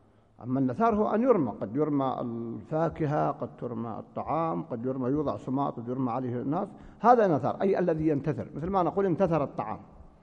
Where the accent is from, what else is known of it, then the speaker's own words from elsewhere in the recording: Palestine; نحن جئنا من فلسطين